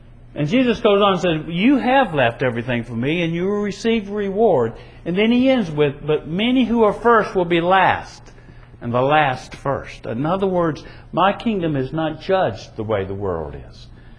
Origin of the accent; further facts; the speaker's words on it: South Carolina, United States; You think about Florida, even I grew up in South Carolina. It was even hot up there in the summertime.